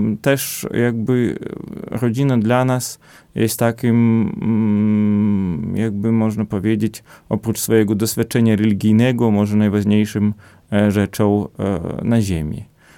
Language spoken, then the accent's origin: Polish; Podlaskie Voivodeship, Poland; kiedyś na wiosce, tu u nas na Podlasiu, za bardzo nie myśleli o jakimś wychowaniu dzieci